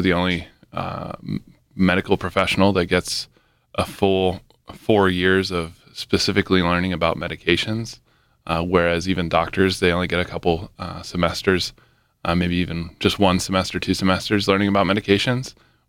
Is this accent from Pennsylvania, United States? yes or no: yes; Somerset, Pennsylvania, United States; Originally from Somerset, Pennsylvania. That's where I first got my pharmacy experience too.